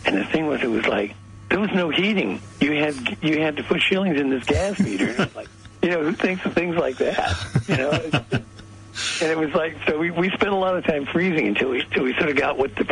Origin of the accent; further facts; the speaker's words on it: United States; I'm American, but they seem to have overlooked that part.